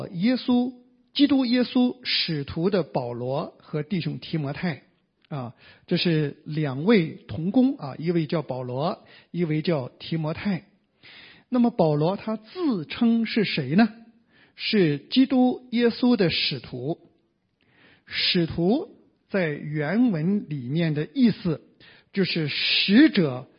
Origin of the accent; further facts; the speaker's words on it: China; 原来我小的时候在中国啊